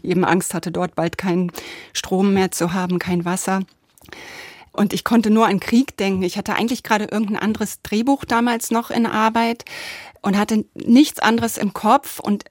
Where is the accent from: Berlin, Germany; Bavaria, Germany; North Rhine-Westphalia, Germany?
North Rhine-Westphalia, Germany; Kranenburg; born there; Ich bin in Kranenburg geboren.